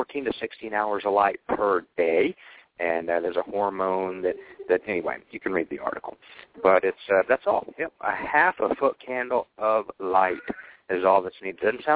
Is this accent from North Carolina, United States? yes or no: no; Atlanta, Georgia, United States; also born or lived in Boulder; I'm a Georgia boy, born and raised in Atlanta. 3 years ago, my son was born. We moved to a home we bought down in South Georgia